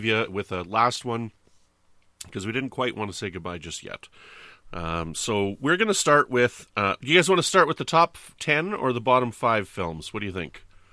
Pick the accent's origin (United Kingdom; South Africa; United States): United Kingdom; I will say, being a British person, your humor is less dry than Hitch's.